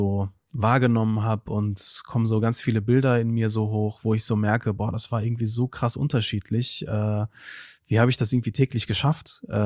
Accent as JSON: {"language": "German", "town": "Duisburg", "region": "North Rhine-Westphalia", "country": "Germany", "tie": "born or raised there", "said": "Ich habe in Duisburg-Marxloh, wo ich aufgewachsen bin, 12 Jahre als Theaterpädagoge und Betreuer dort gearbeitet."}